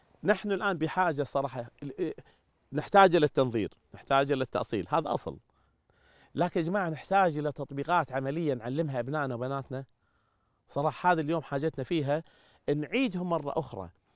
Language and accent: Arabic; Kuwait; عندنا في الكويت